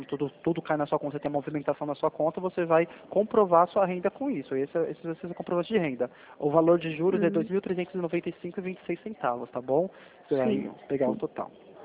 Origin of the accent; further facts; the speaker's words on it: São Roque, São Paulo, Brazil; Eu nasci bêbado, eu sou de São Roque.